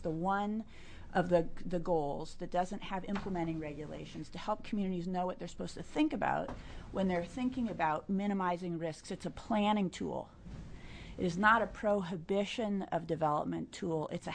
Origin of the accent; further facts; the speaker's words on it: Ashland, Oregon, United States; I grew up in Southern Oregon. Some of you know that. On a hill overlooking the town of Ashland